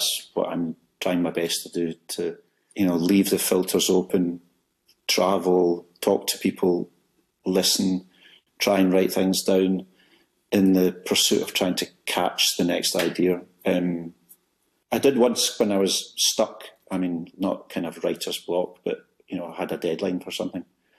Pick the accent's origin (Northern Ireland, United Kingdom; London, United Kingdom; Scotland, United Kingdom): Scotland, United Kingdom; Glasgow; I guess I'm a product of Glasgow. My sense of humour, my kind of attitude is very Glaswegian.